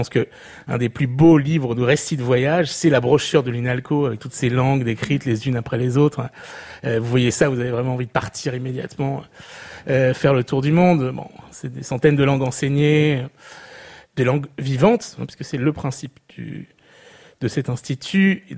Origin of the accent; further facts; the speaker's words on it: Niort, Nouvelle-Aquitaine, France; j'ai grandi à Niort.